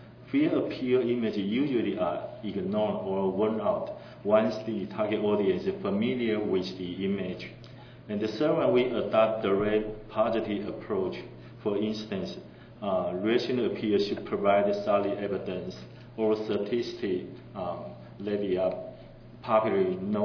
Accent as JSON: {"language": "English", "country": "Taiwan", "said": "and I'm from Taiwan."}